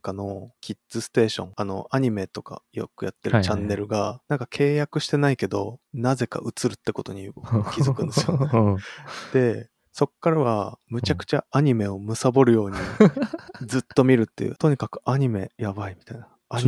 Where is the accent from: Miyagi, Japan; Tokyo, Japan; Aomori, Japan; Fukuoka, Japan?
Miyagi, Japan; Sendai; born there; で仙台で生まれて 2、3年ごとに各地を転々としてきた